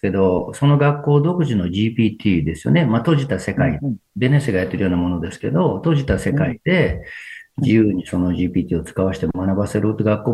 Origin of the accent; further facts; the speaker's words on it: Kyoto, Japan; 私、京都ですので、